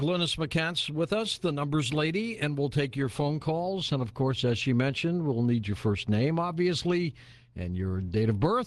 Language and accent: English; Detroit, Michigan, United States; My hometown.